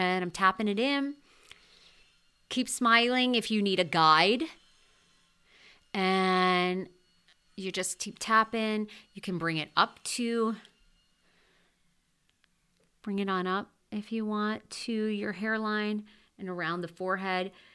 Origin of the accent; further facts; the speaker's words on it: New England, United States; You know, I'm a Pats fan because I'm from New England.